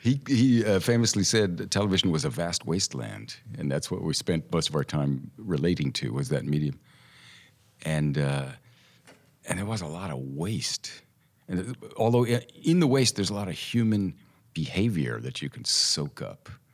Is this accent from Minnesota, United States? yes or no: no; Tulsa, Oklahoma, United States; also born or lived in Santa Monica, California; I was born in Santa Monica, California, but didn't live there very long in that iteration anyway. We moved to Tulsa, Oklahoma when I was a year and a half.